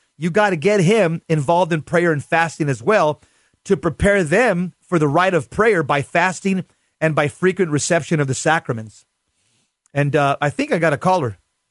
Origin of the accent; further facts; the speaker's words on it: United States; I'm Mexican American, so I'm saying this from personal knowledge